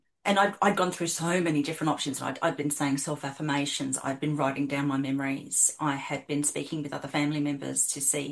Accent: Adelaide, South Australia, Australia; in South Australia, where I grew up in Adelaide

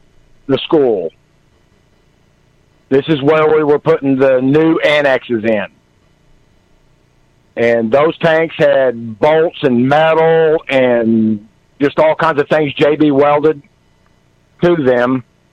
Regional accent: Oklahoma, United States; also born or lived in Colorado; I lived in Colorado for quite a few years. I am born and raised in Oklahoma.

